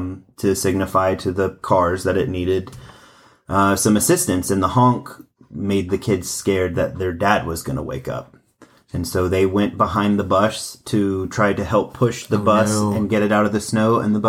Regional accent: North Carolina, United States; But they're from my hometown of Wilkes County.

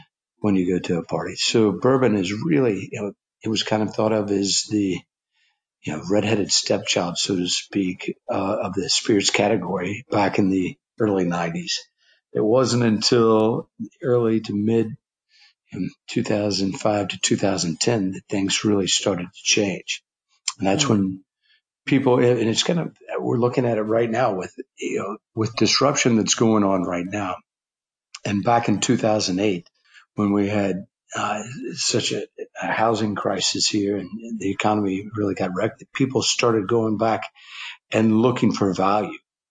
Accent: Kentucky, United States; Growing up in Kentucky, bourbon is everywhere.

